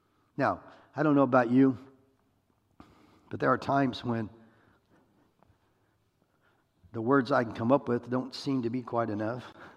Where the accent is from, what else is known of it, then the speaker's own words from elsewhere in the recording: Iowa, United States; You know, and I'm just me. I'm from Iowa, for heaven's sakes, you know.